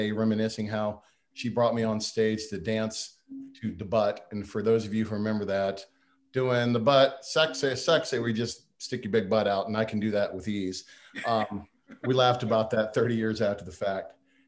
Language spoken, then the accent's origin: English; Gastonia, North Carolina, United States; My love for UNC started back in the 5th grade when a guy from my hometown in Gastonia visited my elementary school.